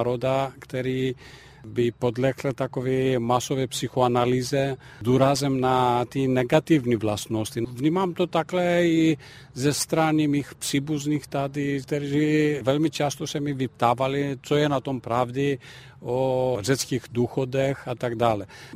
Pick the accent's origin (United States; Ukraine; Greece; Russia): Greece; Czech is a second language; now in Czechia; A to, co mě nejvíc přitahuje k mé domovině a nemůžu to lehce najít tady nebo vynahradit, je řecká gas